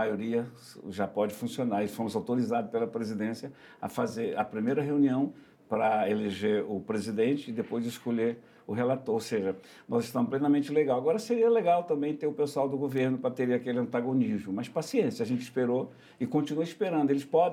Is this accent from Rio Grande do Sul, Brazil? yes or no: no; Amazonas, Brazil; Eu, que sou do Amazonas